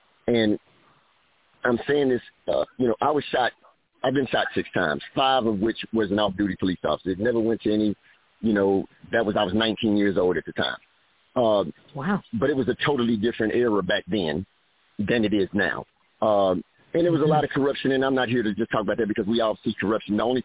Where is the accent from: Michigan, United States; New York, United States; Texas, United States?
Texas, United States; Fort Worth; Okay, so I'm from the Fort Worth area.